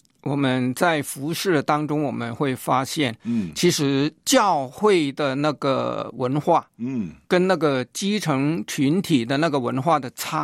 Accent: Guangdong, China; 因为我是广东人，我会讲广东话。我的太太是香港人。

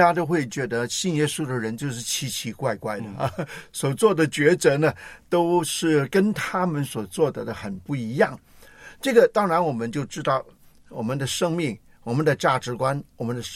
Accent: Hong Kong; 你就却回来跟我们香港人挤在一起。

